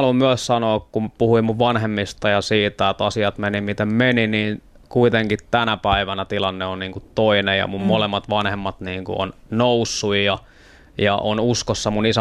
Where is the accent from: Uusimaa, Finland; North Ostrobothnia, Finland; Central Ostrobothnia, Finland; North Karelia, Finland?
Uusimaa, Finland; Helsinki; Kontulan aluetta, niin sitten taas siellä, niin kuin, että se on se paikka, mistä mä oon itse kotoisin ja silleen pystyy puhumaan samaa kieltä ihmisten kanssa